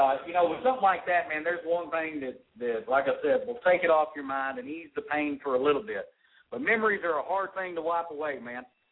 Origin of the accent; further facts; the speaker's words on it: Texas, United States; We're American, and we're Texan.